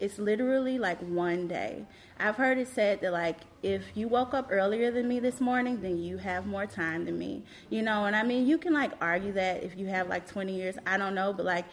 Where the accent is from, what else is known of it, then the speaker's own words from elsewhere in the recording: Atlanta, Georgia, United States; now in New York City, United States; so I graduated from college and I relocated to New York City. I'm from Atlanta, Georgia.